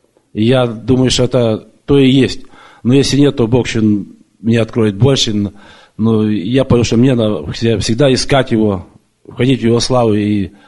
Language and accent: Russian; Portland, Oregon, United States; я из Портленда.